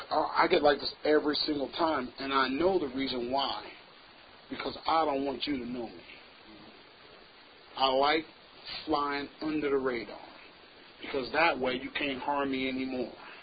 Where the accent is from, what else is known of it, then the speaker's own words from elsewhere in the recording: Lancaster, Pennsylvania, United States; And I'm from Lancaster, PA.